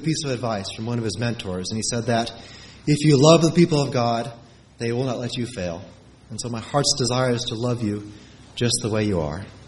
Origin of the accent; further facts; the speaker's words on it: Friendswood, Texas, United States; I grew up in Friendswood, Texas, which is a suburb south of Houston.